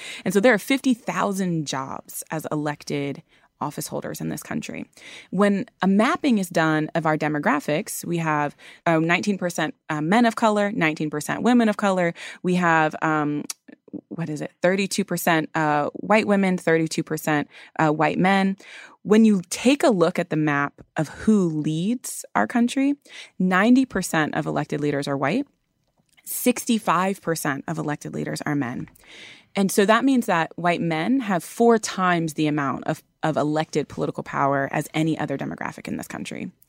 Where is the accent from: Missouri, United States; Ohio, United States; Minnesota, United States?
Ohio, United States; Columbus; And you know, I'm from Columbus, Ohio.